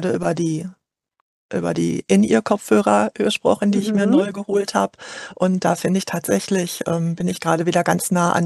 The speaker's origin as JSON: {"language": "German", "town": "Dortmund", "region": "North Rhine-Westphalia", "country": "Germany", "said": "ich komme aus Dortmund"}